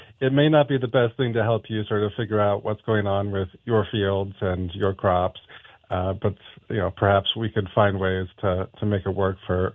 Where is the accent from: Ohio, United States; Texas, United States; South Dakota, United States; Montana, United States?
Montana, United States; Missoula; I'm actually from Missoula. I grew up here, went to St. Joe's, Loyola, and graduated UM.